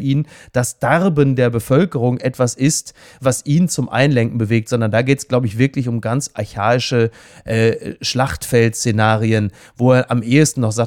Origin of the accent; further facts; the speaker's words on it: Henrichenburg, North Rhine-Westphalia, Germany; bei mir in meiner Hausbank in Henrichenburg, wo ich herkomme, auf meinem Dorf